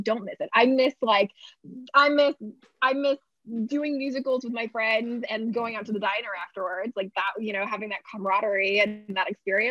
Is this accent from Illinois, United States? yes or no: no; New Rochelle, New York, United States; You know, I grew up in New York, in New Rochelle in Westchester County, and the Westchester Broadway Theater just closed its doors after 46 years.